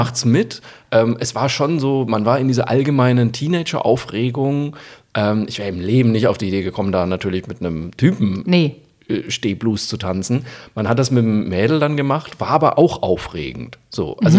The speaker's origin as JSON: {"language": "German", "region": "Bavaria", "country": "Germany", "tie": "born or raised there", "said": "ich bin ja in Bayern aufgewachsen"}